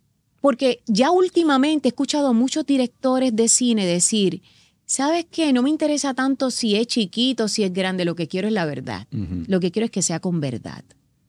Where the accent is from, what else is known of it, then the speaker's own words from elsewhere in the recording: Puerto Rico; yo soy una boricua correcta.